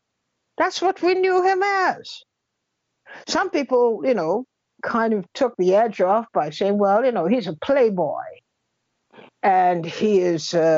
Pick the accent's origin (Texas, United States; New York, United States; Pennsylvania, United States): New York, United States; Well, I come from New York, so maybe that pretty much prestates my prejudice.